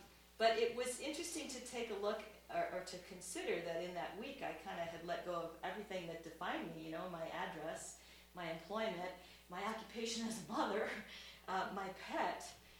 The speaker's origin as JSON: {"language": "English", "region": "West Coast", "country": "United States", "moved": "as an adult", "lives_now": "Chicago, United States", "said": "And so I'm doing this because I am originally from the West Coast, I've been 26 years in Chicago. It's trying to make the transition back"}